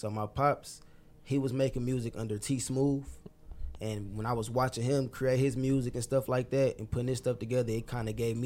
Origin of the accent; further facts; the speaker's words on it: Detroit, Michigan, United States; So I'm from Detroit. I'm from the city, from the west side. I grew up partially in the city. But then after so long, after, you know, situations and stuff like that, my mom, with me and my sister, we up and moved to the suburbs.